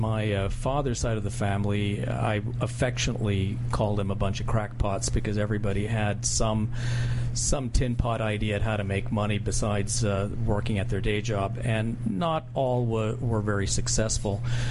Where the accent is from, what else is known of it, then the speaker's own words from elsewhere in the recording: Chicago, Illinois, United States; born there; Born in Chicago, Illinois, but lived in eight places before the age of 10, so hard to pick a hometown.